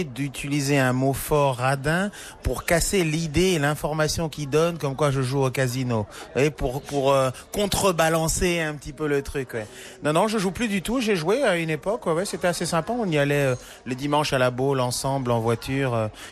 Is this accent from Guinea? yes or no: no; France; Je suis français d'origine.